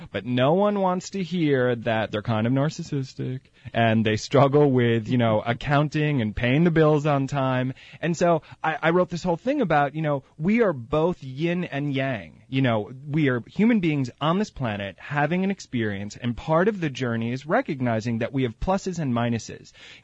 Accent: New York, United States; now in Los Angeles, United States; And why do I say scorcher like a New Yorker? Because I grew up on Long Island, and I'm headed back there on Saturday.

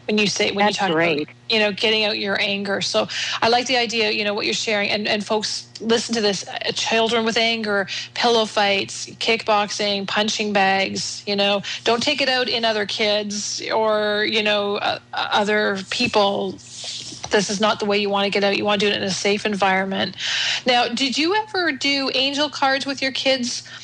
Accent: Canada; I'm turning 50 in November, and I can remember being in school. And I grew up in Canada here

